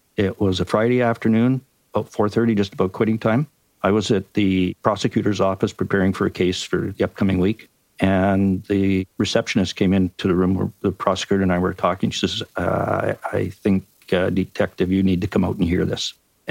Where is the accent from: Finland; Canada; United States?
Canada; accent: Canadian; And you have to put up with my Canadian accent too.